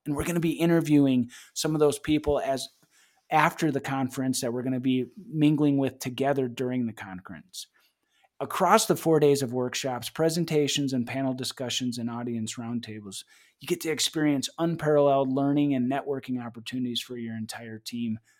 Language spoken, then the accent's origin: English; Denver, Colorado, United States; in my hometown, the 303 Denver, Colorado.